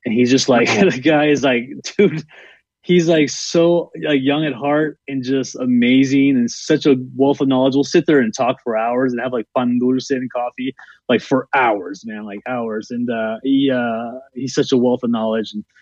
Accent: Los Angeles, California, United States; born there; first language Spanish; English is a second language; I was born here in East LA. Actually, no, in downtown Los Angeles. And you know, I just, it was in my heart since I was a kid. You know, I speak both languages fluently. I actually learned Spanish first.

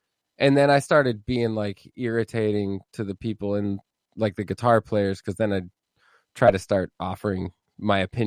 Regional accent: Petaluma, California, United States; I grew up in the North Bay, in Petaluma. Little like small town in the North Bay, the Bay, San Francisco Bay Area.

